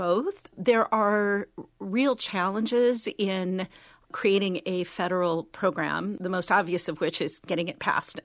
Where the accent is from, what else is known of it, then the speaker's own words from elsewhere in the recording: California, United States; So I grew up in California. I went to college in California in the 1970s